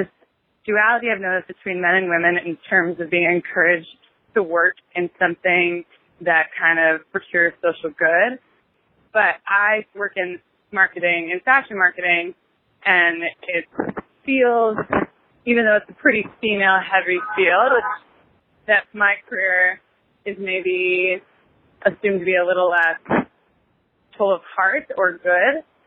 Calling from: New York City, New York, United States; I'm calling in from New York City, which you might be able to hear in the background.

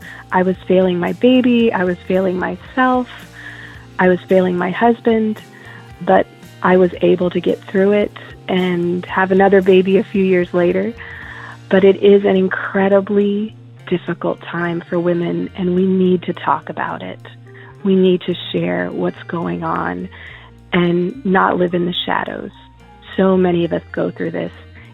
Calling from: Richardson, Texas, United States; I'm calling from Richardson, Texas.

